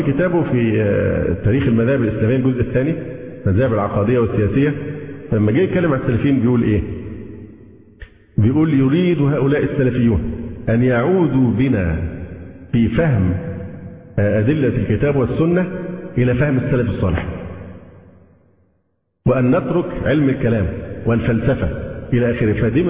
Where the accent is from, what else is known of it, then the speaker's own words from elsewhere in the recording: Alexandria, Alexandria Governorate, Egypt; لان انا فعلا السكندري دي الصفه الخاصه، لكن الصفه الاعم هي الايه؟ الاسلام.